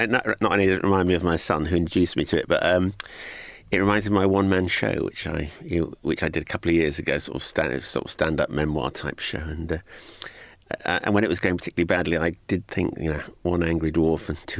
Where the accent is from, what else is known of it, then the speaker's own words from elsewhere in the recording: South West England, United Kingdom; I was born in Cornwall, but my parents are from Lancashire, so I don't feel particularly Cornwall. I have a strong affection for Cornwall, my native county, but I when I was growing up there, I was considered a bit of a northerner